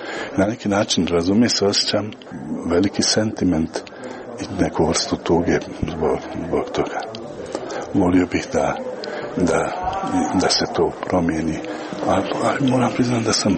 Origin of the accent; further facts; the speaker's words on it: Tuzla, Federation of Bosnia and Herzegovina, Bosnia & Herzegovina; najprije zbog toga jer ja dolazim iz Tuzle i na neki način ovo je mene više od simboličkog povratka kući